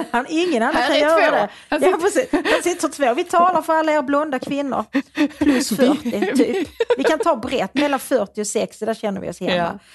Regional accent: Svedala, Skåne, Sweden; also born or lived in Malmö; Jag är uppväxt en bit utanför Malmö i ett samhälle som heter Svedala. Där jag bodde några år innan jag flyttade tillbaka till Malmö.

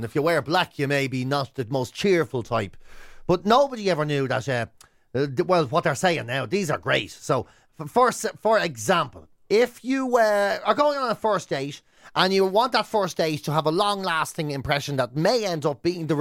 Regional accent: Finglas, Leinster, Ireland; from Finglas.

